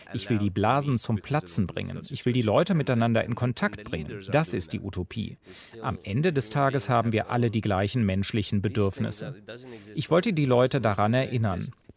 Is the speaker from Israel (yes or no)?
yes; Israel; German is a second language; Ich bin Palästinenser. Ich bin in Israel aufgewachsen, spreche also auch gut Hebräisch. Ich bin in Tel Aviv zur Uni gegangen.